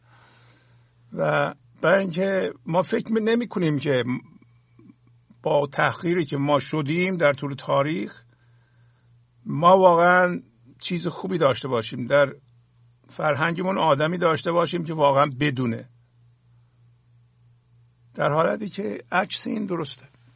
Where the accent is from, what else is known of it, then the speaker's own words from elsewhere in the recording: Azerbaijan, Iran; Persian is a second language; ایرانی هستم، حالا هر زبان محلی هم داره که داشته باشه، زبان ابتدایی ما، اولیه ما، خب آذربایجان بزرگ شدیم،